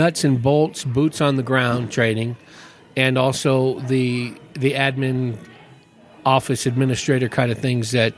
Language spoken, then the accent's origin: English; Hayward, California, United States; Now, I spent, like I said, most of my years, born and raised in Hayward, smack dab between Oakland and San Jose.